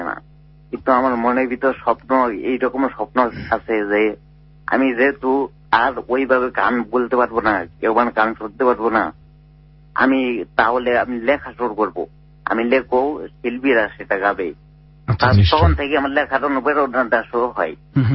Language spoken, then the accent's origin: Bangla; Jamalpur, Mymensingh Division, Bangladesh; আমার বাড়ি জামালপুর, আমি ঢাকা শহরে একমাত্র আসছি আমার কবিতার বই বের করার জন্য।